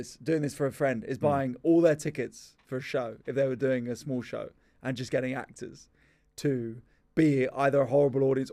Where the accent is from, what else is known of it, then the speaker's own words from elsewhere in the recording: London, United Kingdom; I grew up in London